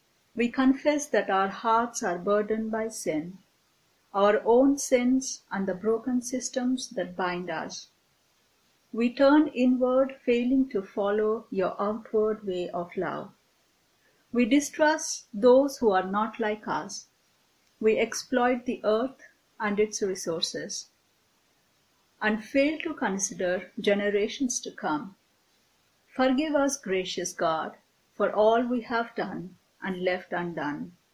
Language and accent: English; Delhi, India; now in United States